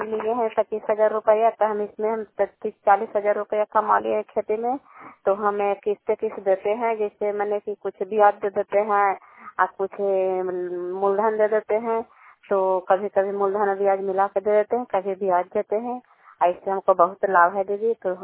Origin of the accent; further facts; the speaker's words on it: Kalyanpur, Bihar, India; घर कल्याणपुर वाली बेलसी पंचायत प्रखंड चांदी जिला नालंदा का निवासी हूँ।